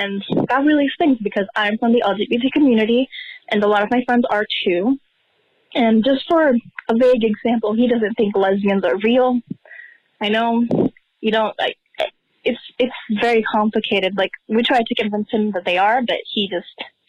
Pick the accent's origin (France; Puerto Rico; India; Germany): Puerto Rico; I'm 15 years old. I'm from Puerto Rico